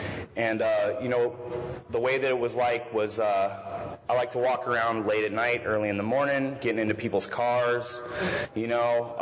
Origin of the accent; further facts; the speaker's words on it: Las Vegas, Nevada, United States; I grew up in Las Vegas, you know.